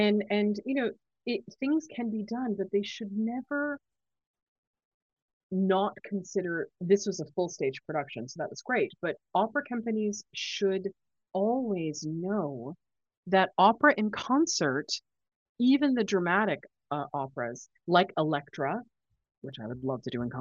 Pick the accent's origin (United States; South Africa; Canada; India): Canada; I'm still so geographically challenged as a Canadian.